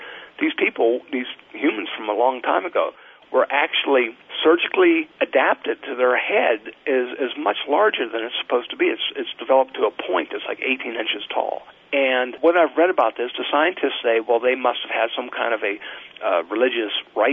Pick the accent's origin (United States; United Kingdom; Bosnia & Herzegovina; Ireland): United States; Pennsylvania; I grew up in Pennsylvania.